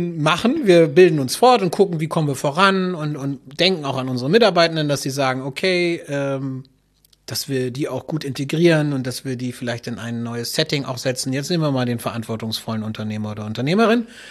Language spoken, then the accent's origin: German; Germany; Wir kommen ja aus Deutschland.